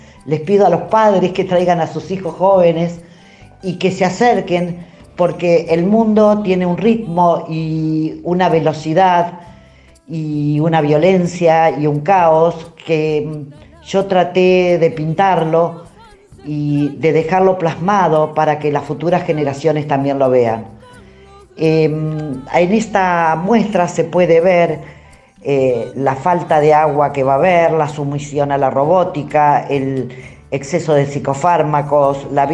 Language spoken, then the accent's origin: Spanish; Villa Clara, Cuba; born there; Nací en Villa Clara, en un pueblito muy chico, donde esta conexión entre las estrellas y el silencio del campo creo que me hizo enormemente intuitiva.